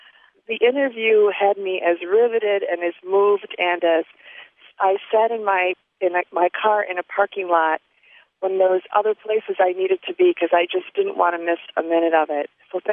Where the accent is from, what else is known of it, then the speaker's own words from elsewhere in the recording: Chicago, Illinois, United States; I'm from Chicago